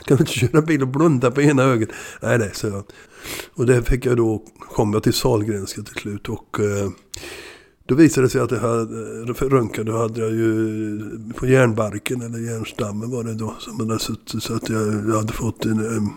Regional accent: Torslanda, Västra Götaland County, Sweden; Så jag är uppväxt i Torslanda, sa jag.

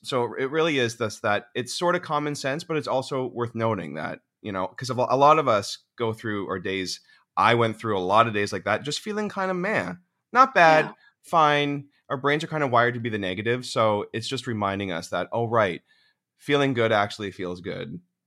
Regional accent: Orangeville, Ontario, Canada; I'm from Orangeville, which is like a small town-ish. It's not small anymore, like anything around Toronto. It's now huge.

